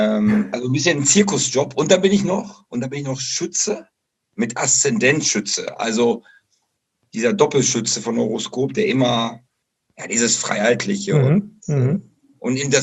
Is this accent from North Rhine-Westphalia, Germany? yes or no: yes; Bocholt, North Rhine-Westphalia, Germany; Ich meine, ich bin damals ja in Bocholt bin ich aufgewachsen. Das ist ja direkt an der niederländischen Grenze.